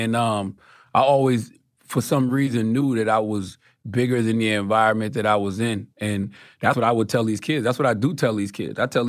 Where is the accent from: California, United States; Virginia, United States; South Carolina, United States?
South Carolina, United States; Mount's Corner; I'm from Mount's Corner, South Carolina. Even though I've transcended my circumstances, I still represent Mount's Corner to the fullest because so much of who I am is that place.